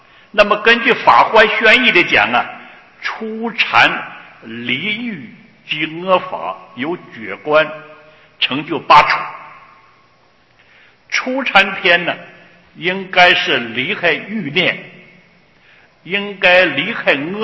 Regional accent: Taiwan; 我们从台湾来。到了美国啊，一个白天一个晚上，这个时间就不一样

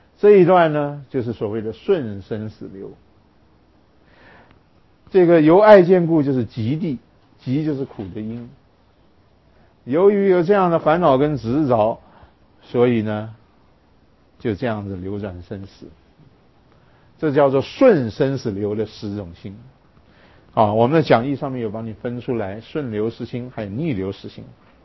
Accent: China; 我们中国人喜欢简略哈

